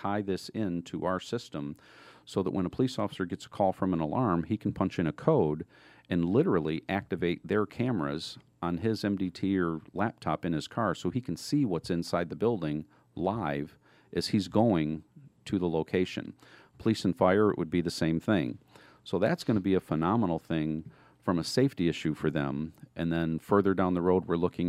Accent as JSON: {"language": "English", "town": "Detroit", "region": "Michigan", "country": "United States", "tie": "born or raised there", "said": "Going into Detroit, my hometown, primarily because I've got some people there that I know own buildings"}